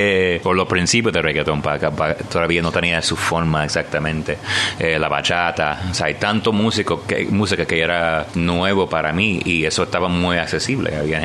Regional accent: Indiana, United States; Spanish is a second language; Yo soy afroamericano. Yo crecí en los Estados Unidos, en Indiana. O sea, yo nací allá y crecí en un estado chiquito ahí, como que tipo agricultural, más bien el background mío.

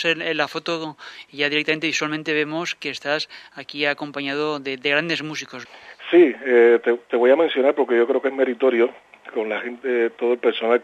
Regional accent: Santa Clara, Villa Clara, Cuba; Yo soy de Santa Clara. Soy oriundo de Santa Clara, mi ciudad natal. Una ciudad pequeña, muy acogedora

